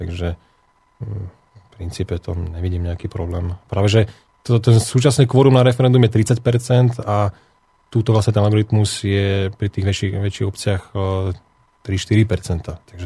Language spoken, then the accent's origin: Slovak; Bratislava, Bratislava Region, Slovakia; Z Bratislavy.